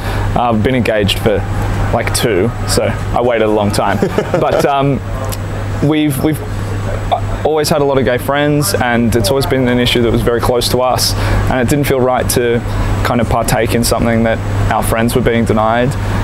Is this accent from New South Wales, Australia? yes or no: yes; Sydney, New South Wales, Australia; Yeah, that's right. That's my hometown.